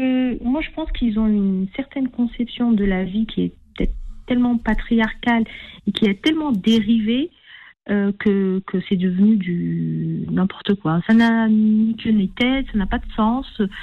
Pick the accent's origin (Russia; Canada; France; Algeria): Algeria; On a été élevés en Algérie où moi j'ai grandi ici